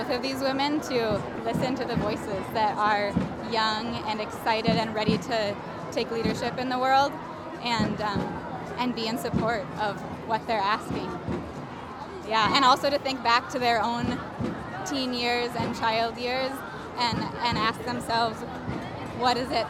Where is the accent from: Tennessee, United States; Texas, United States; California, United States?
California, United States; Sebastopol; I came from Sebastopol, California, up north of the Bay.